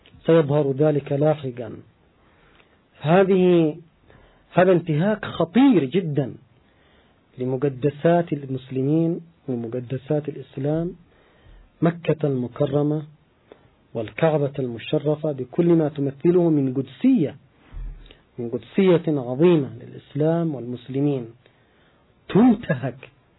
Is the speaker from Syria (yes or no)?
no; Yemen